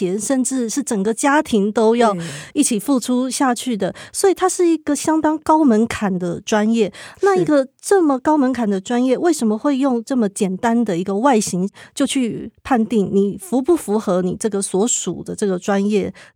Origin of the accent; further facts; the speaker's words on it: Taiwan; 这个音乐老师啊，很像我们台湾人心中所想的音乐老师的样子